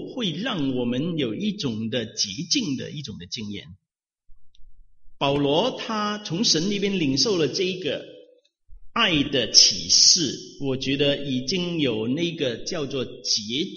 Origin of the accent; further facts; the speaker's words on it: China; 我们中国人呢就比较含蓄那么说一句我爱你呢，就整个人的浑身不自在